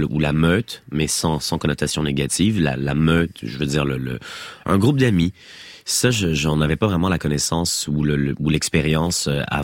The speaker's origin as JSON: {"language": "French", "region": "Quebec", "country": "Canada", "said": "c'est des acteurs qui sont confirmés chez nous au Québec."}